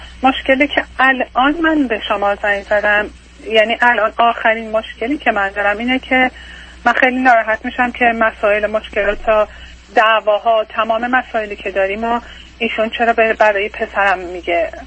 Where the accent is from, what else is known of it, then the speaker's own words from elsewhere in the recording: Iran; moved away; ما از ایران حدود 8-9 سال اومدیم اینجا